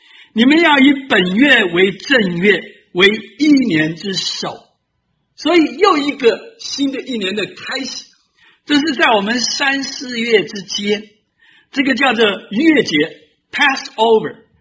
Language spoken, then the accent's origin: Chinese; China; 我们中国人蛮聪明的，有两个年，不是吗？